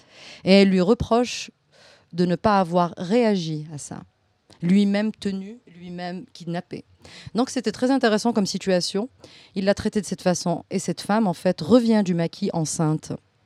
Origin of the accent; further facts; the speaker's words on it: Algeria; Je suis algérienne, donc vous l'aurez compris.